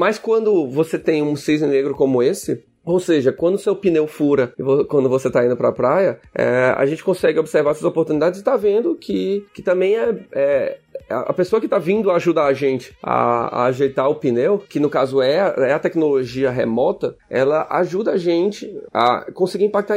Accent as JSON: {"language": "Portuguese", "region": "Ceará", "country": "Brazil", "lives_now": "São Paulo, Brazil", "said": "eu sou cearense, hoje moro em São Paulo, mas a K21 foi me capturar lá no Ceará"}